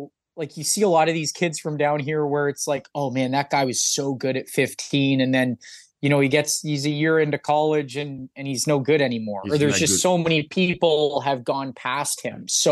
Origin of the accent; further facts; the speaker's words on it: Toronto, Ontario, Canada; That was one of the beautiful things about growing up in Toronto was you kind of had if you didn't play hockey, if you're from Canada and you didn't play hockey, you're weird.